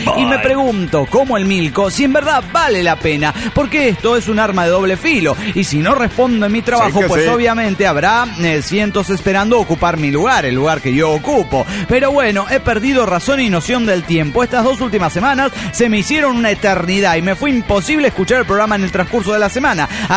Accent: Mexico City, Mexico; del DF mexicano.

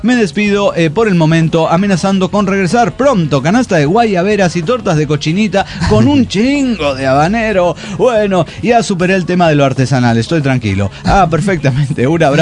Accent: Tabasco, Mexico; now in Mérida, Mexico; porque actualmente estoy en Mérida, pero soy de Tabasco, soy tabasqueño, como el peje. Bueno, y vengo de Campeche.

